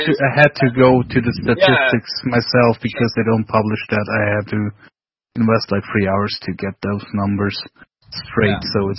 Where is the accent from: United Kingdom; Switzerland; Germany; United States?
Switzerland; German-speaking Switzerland; English is a second language; Actually, Gary, we are both Swiss people. He's from the French part, I'm from the German part.